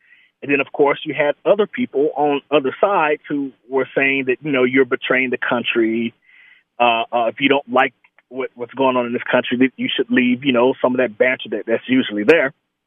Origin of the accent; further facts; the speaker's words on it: Pine Bluff, Arkansas, United States; So I grew up in the rural South. Grew up in a small city called Pine Bluff, Arkansas, predominantly Black city, about 30 minutes south of the capital of Little Rock.